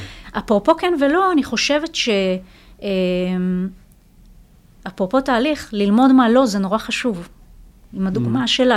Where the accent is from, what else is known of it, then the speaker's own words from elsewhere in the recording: Rosh HaAyin, Central District, Israel; אז אני מראש העין